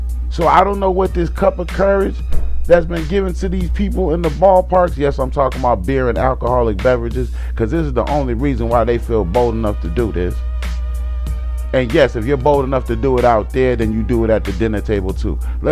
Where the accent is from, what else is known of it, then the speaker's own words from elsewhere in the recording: Boston, Massachusetts, United States; Yes, I am from Boston. Let's just rep that real quick.